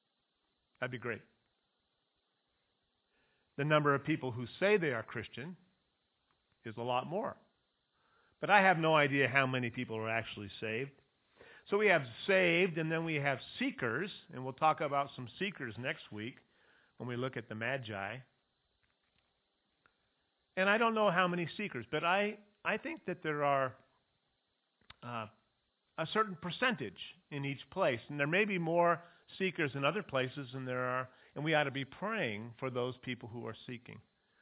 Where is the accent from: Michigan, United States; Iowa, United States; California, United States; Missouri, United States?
California, United States; Bakersfield; also born or lived in Ukiah; I was born in Ukiah, move to Bakersfield, and we would come to visit Grandma and Grandpa.